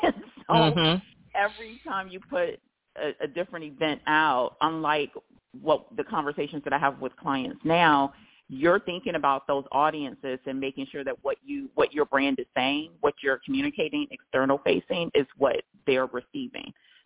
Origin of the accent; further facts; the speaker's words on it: Chicago, Illinois, United States; I'm from the Midwest. And so when I'm home, when I go back to Chicago, there's a Dunkin' Donuts just about every other block.